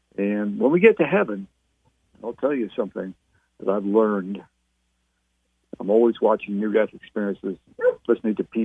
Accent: Canada; now in San Antonio, United States; I grew up in Canada, and it was snowy and cold for about 5 months of the year

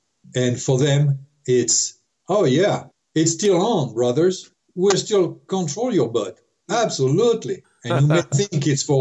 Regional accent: France; English is a second language; now in United States; as an American converted human being from France

